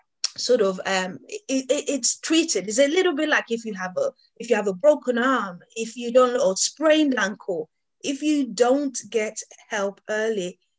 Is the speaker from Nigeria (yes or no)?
yes; Nigeria; now in United Kingdom; I was born in Nigeria, grew up in Nigeria, and I remember when I came to the UK over 20 years ago